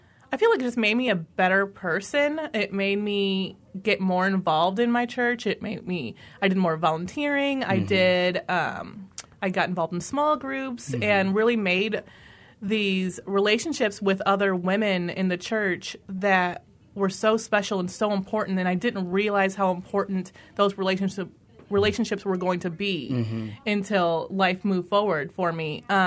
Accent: Chicago, Illinois, United States; moved away as an adult; now in Granger, United States; Yeah, I am originally from Chicago and came out to Granger, Indiana, after meeting my husband, because he's born and raised out here.

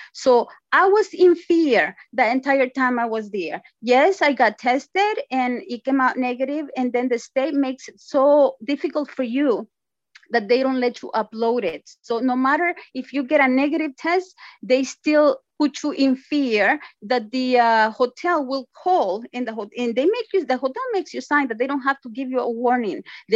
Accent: El Salvador; Like I said, I'm from El Salvador.

